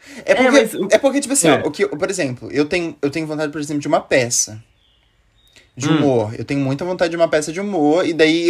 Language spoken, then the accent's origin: Portuguese; Florianópolis, Santa Catarina, Brazil; accent: manezinho; Que eu sinto que eu perdi muito sotaque, manézinho, que eu sou de Floripa. Eu sinto que eu perdi muito sotaque.